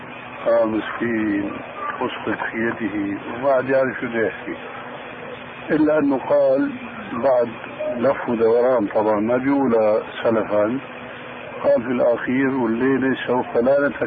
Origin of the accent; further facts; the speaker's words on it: Damascus, Damascus Governorate, Syria; قالوا لي ناس عندنا في دمشق